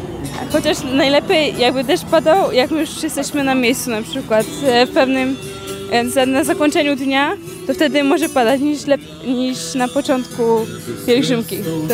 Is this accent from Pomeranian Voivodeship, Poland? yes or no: no; Poznań, Greater Poland Voivodeship, Poland; Z Poznania.